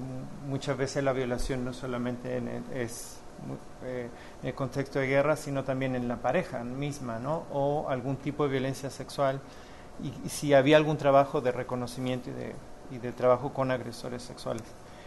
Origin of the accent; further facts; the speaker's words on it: Mexico; vengo de México